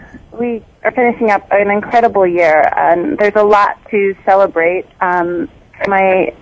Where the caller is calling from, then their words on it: California, United States; I'm calling in from California today.